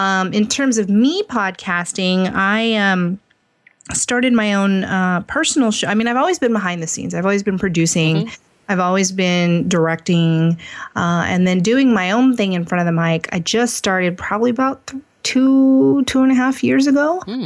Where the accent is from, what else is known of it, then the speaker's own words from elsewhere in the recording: Ontario, California, United States; also born or lived in Los Angeles; Oh, I was born in Los Angeles, but I lived in Ontario.